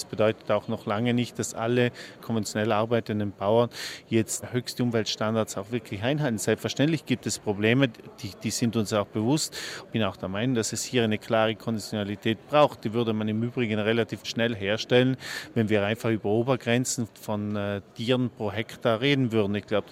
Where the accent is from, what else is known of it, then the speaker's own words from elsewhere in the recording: Trentino-Alto Adige, Italy; Naja, ich komme zum Beispiel aus Südtirol, wir machen das flächendeckend in der gesamten Landwirtschaft.